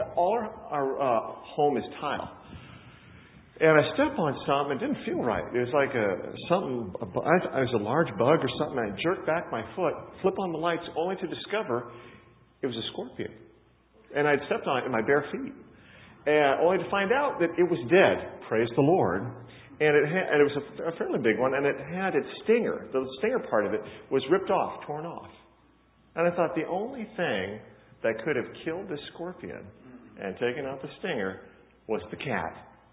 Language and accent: English; Midwest, United States; I grew up in the Midwest, all right? Father was a farmer.